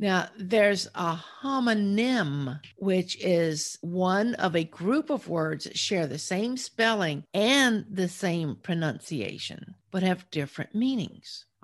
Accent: South Carolina, United States; Well, I think the reason I say there instead of there is because I'm from South Carolina.

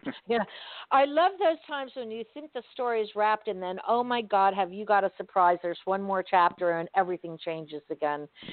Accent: Miami, Florida, United States; I've lived in Florida all my life. I grew up in Miami.

